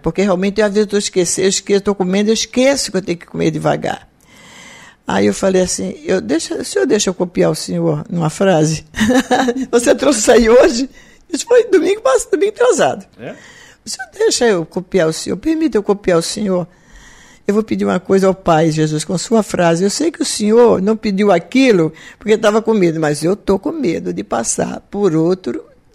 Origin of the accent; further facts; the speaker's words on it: Brazil; first language pt; Nós somos brasileiros e falamos, a nossa língua é portuguesa